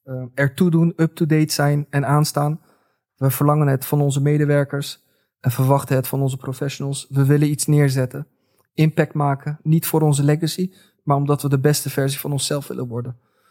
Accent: Turkey; Dus als ik mezelf opstel als, oh, maar ik ben wel een Turk, hè?

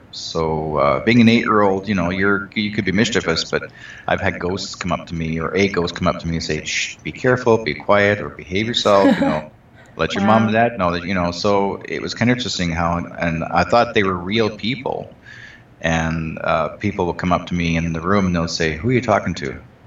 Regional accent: Manitoba, Canada; I was actually originally from Manitoba in the eastern coast of Canada.

